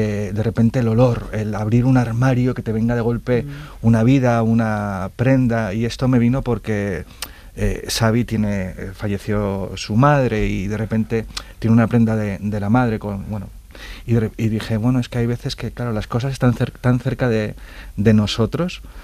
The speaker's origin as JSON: {"language": "Spanish", "town": "Vilches", "region": "Andalusia", "country": "Spain", "said": "Yo recuerdo enterrar a mi abuelo y estar en Vilches, en mi pueblo, velando en casa, ¿no?"}